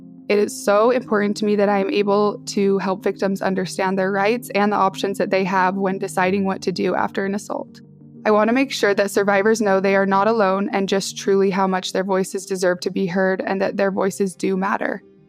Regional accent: Utah, United States; I grew up in Utah. I grew up LDS, or as most people know it, Mormon. It's pretty much all I've known for my whole life. And I think that in Utah, we live in a bubble.

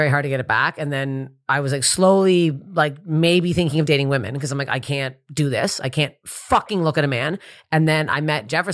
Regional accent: Toronto, Ontario, Canada; So I do a show in Toronto, my hometown, my home club, comedy bar on the Danforth in Toronto.

